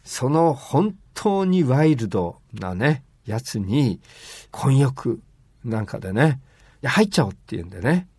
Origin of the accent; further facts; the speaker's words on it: Izu, Shizuoka, Japan; 私の、生まれ育った伊豆ではですね、子供の頃24時間営業ですからね、銭湯は。